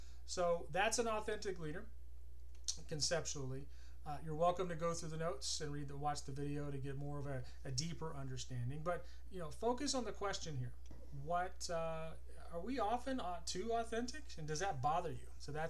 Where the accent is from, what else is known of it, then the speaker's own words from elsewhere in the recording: Texas, United States; I'm a professor. I grew up in Texas.